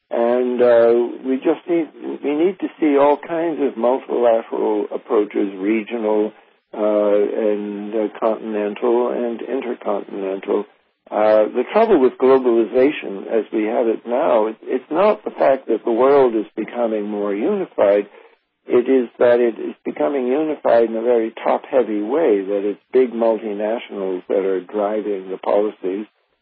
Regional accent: Canada; I'm a former diplomat, and also because I'm a Canadian

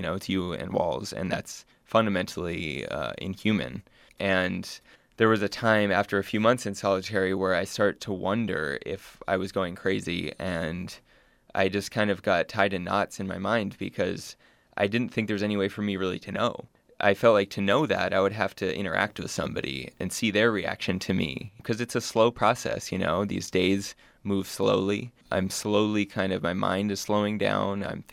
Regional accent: United States; I've never experienced animosity in the Middle East, in any country, just kind of walking the streets, being an American.

